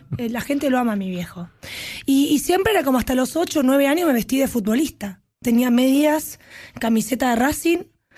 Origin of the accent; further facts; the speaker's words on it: Buenos Aires, Argentina; Yo vengo del barrio de Saavedra.